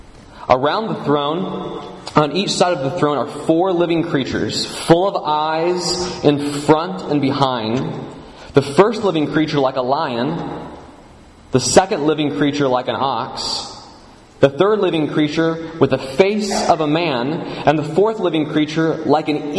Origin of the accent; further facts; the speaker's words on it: Nashville, Tennessee, United States; I'm from Nashville, Tennessee.